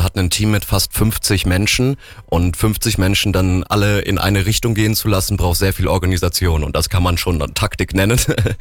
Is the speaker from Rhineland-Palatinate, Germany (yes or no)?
yes; Koblenz, Rhineland-Palatinate, Germany; born there; now in Allgäu, Germany; Ja, ich komme gebürtig aus Koblenz